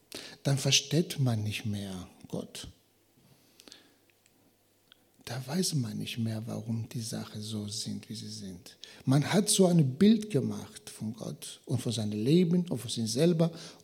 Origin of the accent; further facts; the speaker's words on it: Greece; zumindest hier in Westeuropa, also auch bei uns in Griechenland.